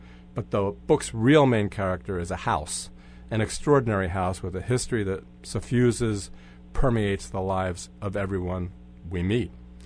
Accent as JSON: {"language": "English", "town": "Mount Airy", "region": "Pennsylvania", "country": "United States", "tie": "born or raised there", "also_born_or_lived": "Jenkintown / Elkins Park", "said": "I grew up in Mount Airy. I moved to Jenkintown in Elkins Park in 1963, had my tonsils taken out at Abington Hospital."}